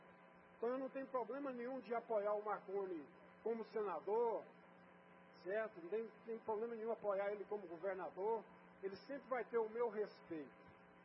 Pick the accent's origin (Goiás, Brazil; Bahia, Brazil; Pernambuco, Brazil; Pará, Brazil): Goiás, Brazil; Anápolis; Nasci aqui, sou de Anápolis